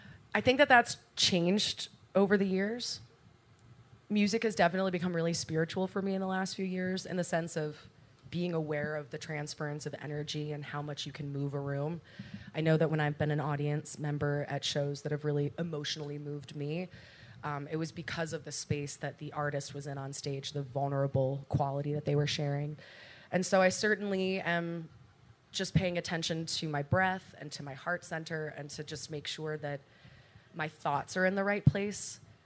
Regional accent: New York City, New York, United States; Growing up in New York City, going to the Performing Arts High School was amazing

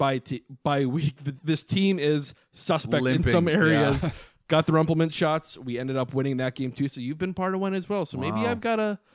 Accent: Superior, Wisconsin, United States; We are from Superior, Wisconsin, as we always say.

